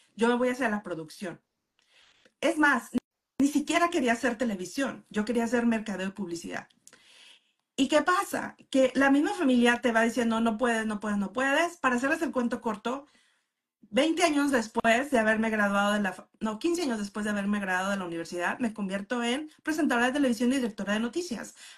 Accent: Mexico; Y perdón por la expresión, pero en mexicano, porque soy mexicana, yo soy la chingona.

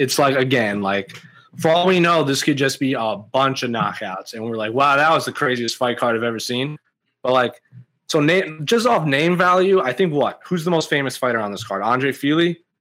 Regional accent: New England, United States; Oh, kicking off. I'm from New England.

